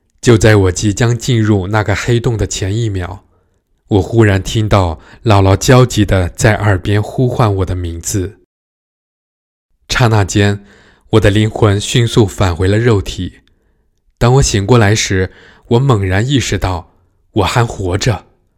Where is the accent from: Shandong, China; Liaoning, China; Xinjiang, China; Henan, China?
Henan, China; Kaifeng; 我的家乡在河南开封的农村